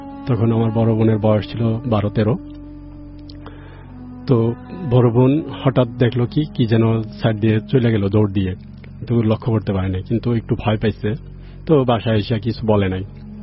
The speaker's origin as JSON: {"language": "Bangla", "town": "Brahmanbaria", "region": "Chittagong Division", "country": "Bangladesh", "tie": "born or raised there", "said": "আমার গ্রামের বাড়ি হচ্ছে ব্রাহ্মণবাড়িয়া, তো মূলত ঘটনা আমার গ্রামে"}